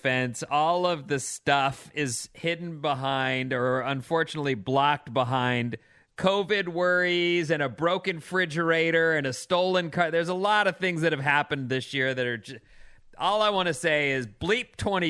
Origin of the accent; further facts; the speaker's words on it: Poughkeepsie, New York, United States; But I am proud of my hometown, home of Samuel B. Morse, the guy who invented Morse code.